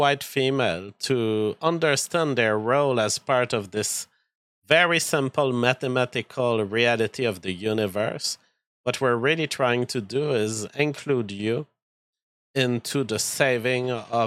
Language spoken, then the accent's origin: English; France; accent: French; English is a second language; Like my French accent is so sexual in nature that it basically qualifies as imagery.